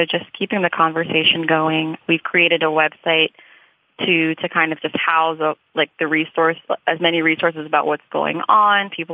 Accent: Sudan; now in United States; And I'm American just as much as I am Sudanese.

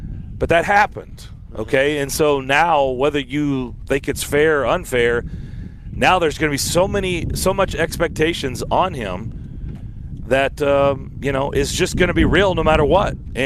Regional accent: Lexington, Kentucky, United States; also born or lived in Cleveland; now in Tennessee; I grew up in Lexington, Kentucky. Mm-hmm. I lived in Cleveland, Ohio before coming here.

